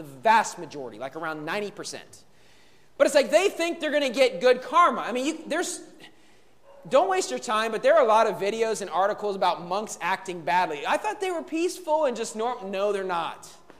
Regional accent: United States; And I can say this as an American, where I'm from in America

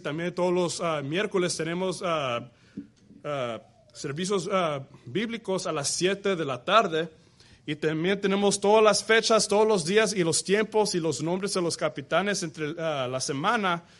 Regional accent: Mexico; now in United States; yo entiendo que somos mexicanos, nos gustan los frijoles, pero la cosa es que nos tenemos que acordar que ya no estamos en México, ya que cruzamos el border, ya estamos en Texas.

